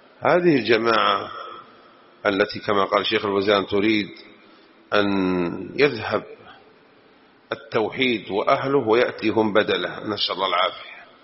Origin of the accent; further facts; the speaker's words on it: Saudi Arabia; لكن التبليغيون اللي عندنا في السعودية على خير وعلى سنة